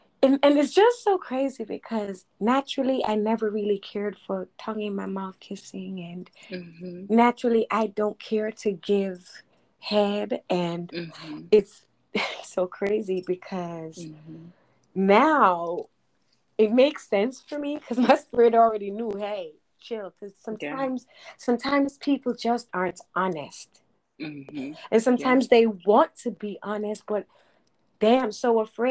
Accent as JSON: {"language": "English", "country": "Jamaica", "said": "it's because I'm Jamaican"}